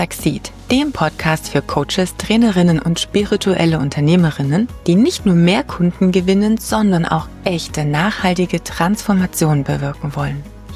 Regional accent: Germany; moved away; Ich bin auch aus Deutschland weggegangen, also von daher nicht alles, was so in Deutschland, was man da so macht, interessiert mich in allen Bereichen.

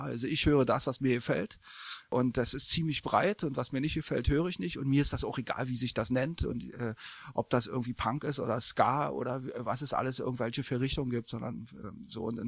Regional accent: East Berlin, Berlin, Germany; nun bin ich in Ostberlin groß geworden und RIAS, SFB, ARD, ZDF war sozusagen alles unser alltägliches Programm

